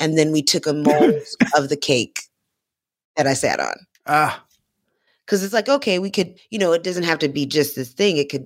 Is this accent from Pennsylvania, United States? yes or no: no; Florida, United States; because I'm from Florida, and that's, you know, oftentimes what I use to refer to white people.